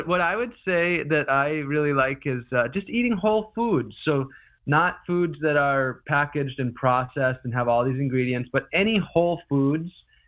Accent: Wisconsin, United States; Currently, I live in northern Wisconsin in my hometown, and that's a place I feel a really deep, strong connection

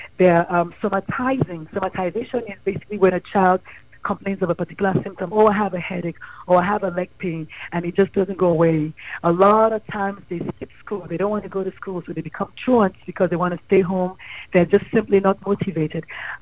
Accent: Nigeria; I'm Nigerian

